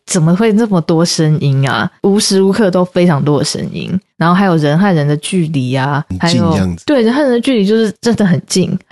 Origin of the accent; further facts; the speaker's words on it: Taiwan; also born or lived in Silicon Valley, United States; 看我现在就是在台湾住然后回矽谷、嗯、我觉得台湾我还是觉得它是一个我的家乡的感觉